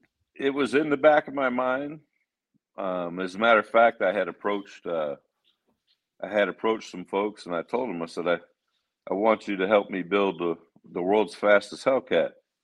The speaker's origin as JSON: {"language": "English", "town": "St. Charles", "region": "Missouri", "country": "United States", "said": "We came from St. Charles, Missouri, which is one of the hot rod capitals of America."}